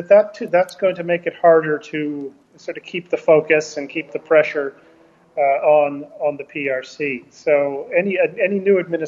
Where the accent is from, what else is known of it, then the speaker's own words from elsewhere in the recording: United States; But at the same time, as an American, you know, we have an obligation